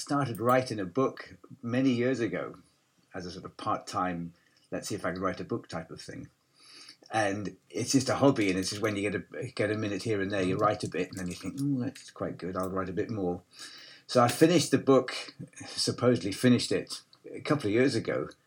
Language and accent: English; Hexham, North East England, United Kingdom; moved away as an adult; now in Ashbourne, United Kingdom; So I grew up, born and bred in Hexham. And I moved down here 20 years ago now.